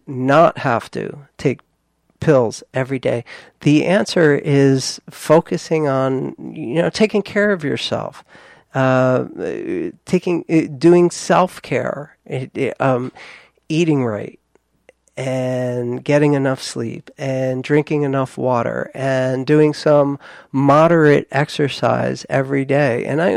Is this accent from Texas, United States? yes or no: no; New Jersey, United States; And what really, really gets my Jersey. I'm from Jersey. So sometimes it comes out.